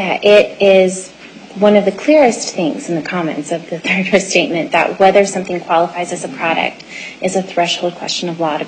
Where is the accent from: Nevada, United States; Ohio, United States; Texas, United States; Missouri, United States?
Nevada, United States; Reno; but we don't necessarily have those up north, my hometown, Reno.